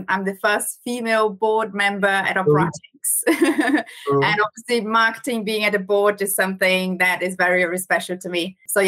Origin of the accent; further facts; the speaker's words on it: Brazil; English is a second language; moved away as an adult; now in United Kingdom; I moved from Brazil to the UK in 2015. And at the time, I needed a job where I could speak German or Portuguese because my English wasn't great at the time.